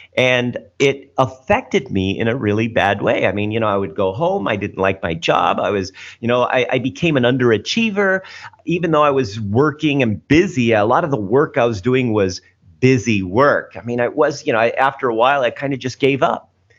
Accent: United States; I mean, I grew up in a small town and I wanted to get out. Literally get out. And growing up in the United States was really fun

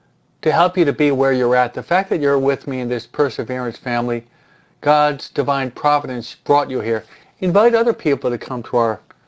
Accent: New York, United States; Being a New Yorker myself, it's true.

